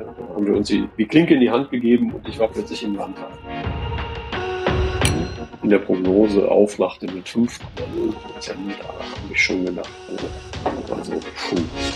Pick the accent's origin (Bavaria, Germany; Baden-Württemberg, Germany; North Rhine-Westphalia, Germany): North Rhine-Westphalia, Germany; Cologne; Persönlich, ich komme aus Köln, bin ein gebürtiger Innenstädter, auch hier in Köln studiert